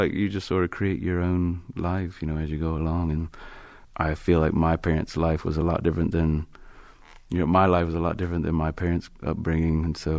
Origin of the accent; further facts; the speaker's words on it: Bible Belt, United States; I grew up in the Bible Belt, and those are the stories that we learn.